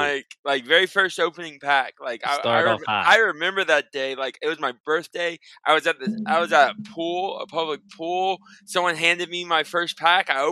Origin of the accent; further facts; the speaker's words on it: Mississippi, United States; born there; I grew up between my dad's side's from Texas, my mom's side's from Louisiana, and I was born in Mississippi.